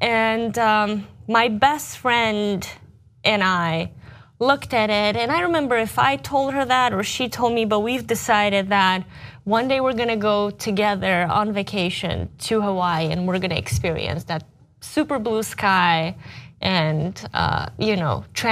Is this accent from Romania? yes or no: yes; Romania; I basically started going to school in 1990. And Romania was just coming out of communism.